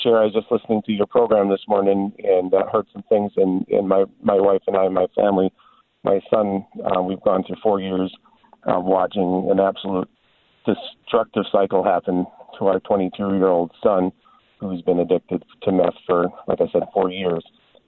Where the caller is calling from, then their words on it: Caledonia, Minnesota, United States; I'm calling from Caledonia, Minnesota.